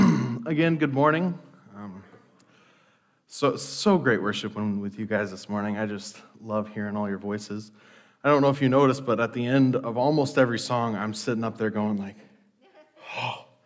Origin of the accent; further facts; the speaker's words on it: Montana, United States; I grew up in Montana, and there's like negative humidity there.